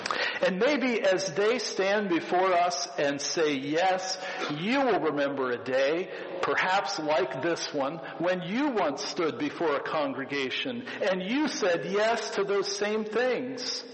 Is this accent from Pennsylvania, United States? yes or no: yes; Carlisle, Pennsylvania, United States; Many of you know that I grew up over in Carlisle, and the neighborhood I grew up in was not far from the Carlisle Fairgrounds, where they have the car shows today.